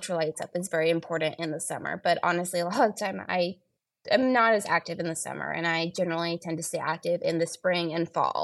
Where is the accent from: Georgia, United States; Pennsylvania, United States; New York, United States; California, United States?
Georgia, United States; Oh, I'm from Georgia.